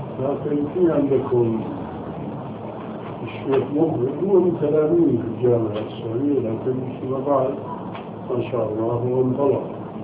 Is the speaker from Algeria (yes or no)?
no; Syria; now in Amman, Jordan; عندنا في عمان وهو أولا ألباني وسوري مثلي